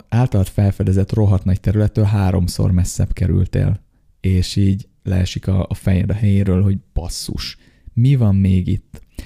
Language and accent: Hungarian; Kisújszállás, Jász-Nagykun-Szolnok, Hungary; még kisújszálláson, ahol én születtem, származom